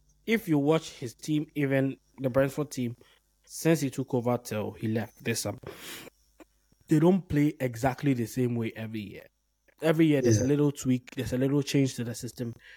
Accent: Ghana; It's not because I'm a Ghanaian.

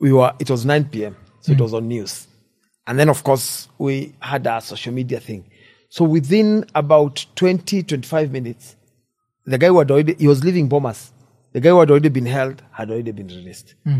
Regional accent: Embu, Embu County, Kenya; I've spent most of my growing up in Embu

